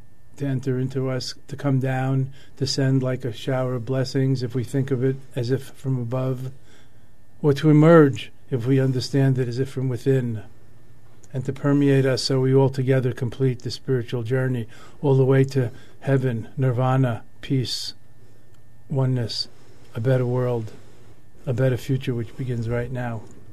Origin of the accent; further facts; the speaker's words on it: New York, United States; moved away as an adult; I grew up in New York, went to college in New York. Then when I was 20, I went to India seeking these things instead of studying them further in graduate school.